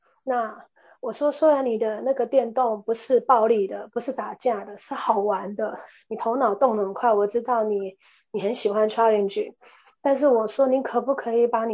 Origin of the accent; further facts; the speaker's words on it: Taiwan; 因为我是台湾出来的嘛，你知道台湾一出生就会政府体系还有文化体系就会有那个预防针的那个表